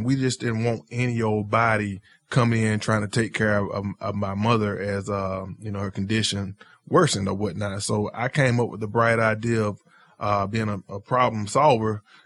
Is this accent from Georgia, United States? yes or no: yes; Albany, Georgia, United States; I'm originally from Albany, Georgia, which is a small little city in Southwest Georgia, if you're familiar with the Georgia area.